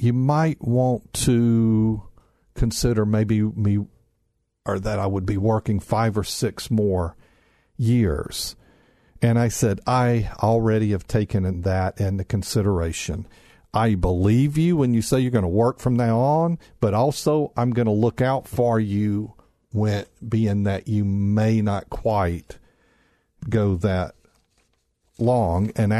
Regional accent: Mississippi, United States; we grew up in Mississippi and attended the same high school and such

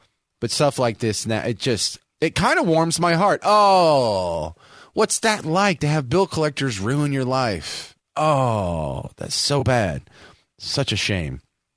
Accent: the South, United States; I'm from the South, and this is craziness.

